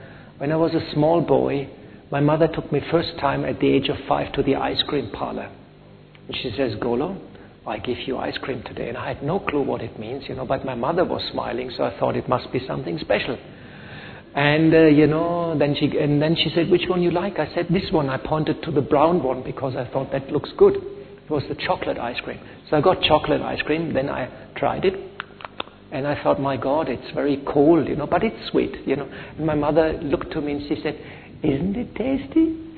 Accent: Germany; English is a second language; I'm from Germany, even Deutsche Bank, which was so solid, is now almost bankrupt.

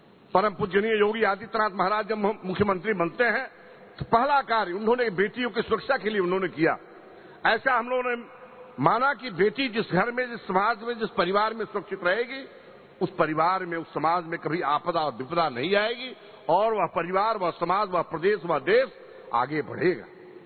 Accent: Kushinagar, Uttar Pradesh, India; मैं कुशीनगर का रहने वाला हूं, कुशीनगर क्षेत्र के जनपद से हम बिलोंग करते हैं

